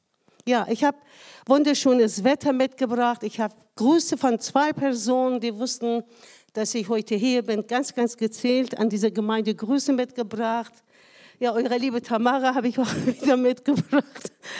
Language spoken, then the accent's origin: German; Iran; German is a second language; Ich komme aus dem Iran.